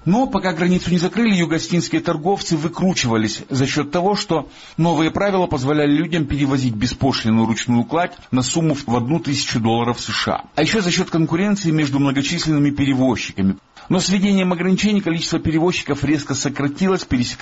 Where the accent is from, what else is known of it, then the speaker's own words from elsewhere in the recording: Karachay-Cherkessia, Russia; я из Карачаево-Черкесии. У нас тысячи жителей республики трудятся на газовых и нефтяных месторождениях Крайнего Севера.